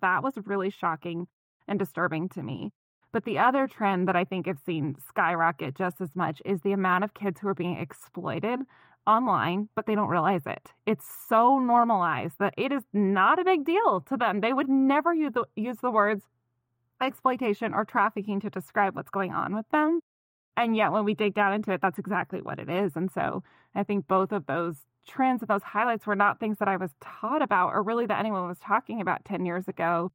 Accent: New Mexico, United States; now in Kansas City, United States; So the way I got involved with it was I had just moved to Kansas City. Previously, I grew up in New Mexico, worked there as a nurse for 5 years.

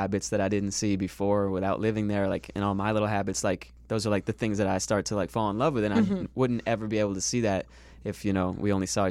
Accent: Florida, United States; But I grew up in Florida. Didn't really get into music until like junior year of high school.

